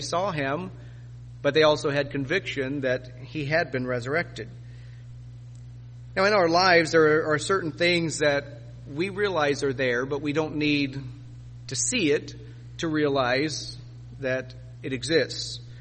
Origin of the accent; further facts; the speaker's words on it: Missouri, United States; I grew up in the Midwest, in Missouri. It's called the Show Me State.